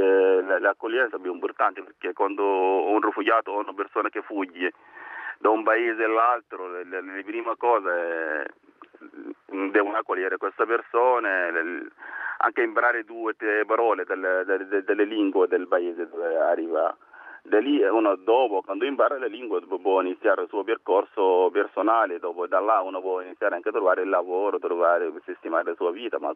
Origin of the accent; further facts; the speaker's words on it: Darfur, Sudan; Italian is a second language; now in Rome, Italy; sono rifugiato politico, vengo dal Sudan e dal Darfur.